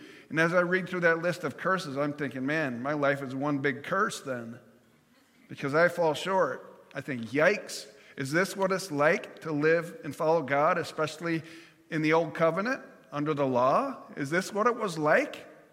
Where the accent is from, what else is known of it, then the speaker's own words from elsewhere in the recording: New York, United States; it looks like an old angry grouch in my neighborhood of growing up in New York State.